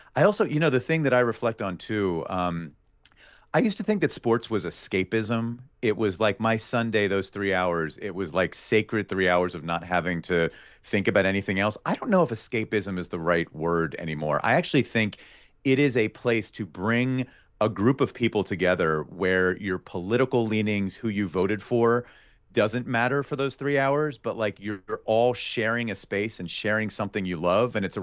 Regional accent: Pittsburgh, Pennsylvania, United States; also born or lived in Philadelphia; I have a lot of Pennsylvania pride. I was born in Philadelphia. My mom was an Eagles, Sixers, Flyers, Phillies fan, you know, in her childhood. And then we kind of moved to Pittsburgh.

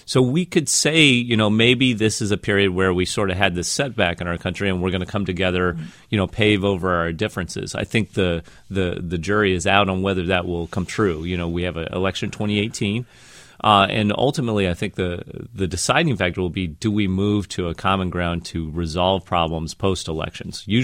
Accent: Missouri, United States; When I grew up in Missouri, so the Democratic Party of Missouri is wildly different to me than the Democratic Party of the Coast.

